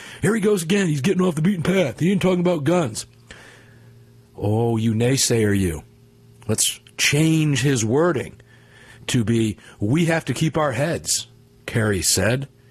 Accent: Tampa, Florida, United States; this program will be coming to those of you down in my hometown of Tampa, Florida, and the Sarasota area.

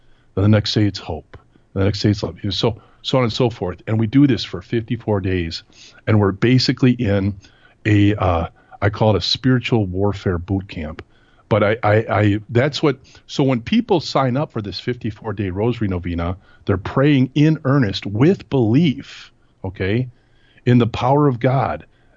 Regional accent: Wisconsin, United States; I grew up in Wisconsin, so the Green Bay Packers, right?

